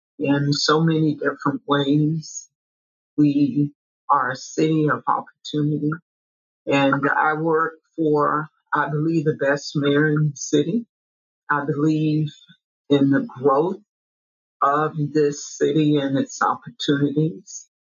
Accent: St. Petersburg, Florida, United States; I was born and raised in St. Petersburg. I went to the local high schools. And so I've been in this city, well, about 63 years.

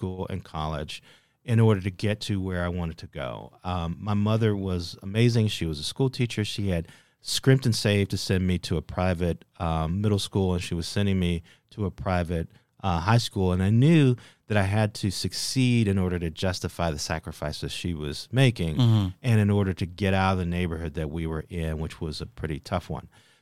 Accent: Gary, Indiana, United States; We grew up together in Gary, and we played together when we were at Indiana University together.

